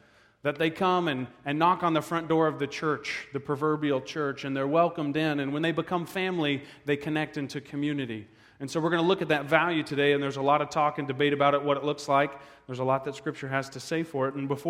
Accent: Oklahoma, United States; now in Fresno, United States; You know, for me growing up in Oklahoma, it was hot, like here in Fresno

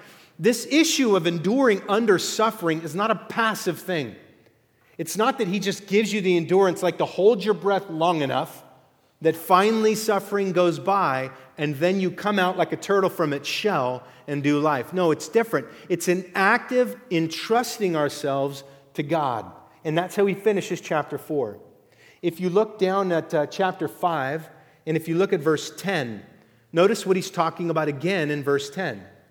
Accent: Clovis, California, United States; I don't know how many of you live in your hometown or the town you grew up in, but I'm from Clovis. I went to the rodeo, all right? I raised some cows.

